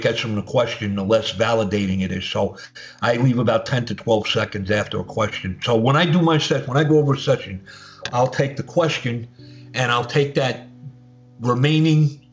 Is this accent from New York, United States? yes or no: yes; Brooklyn, New York, United States; of course, like myself, he was born and raised in Brooklyn. He had the Brooklyn accent.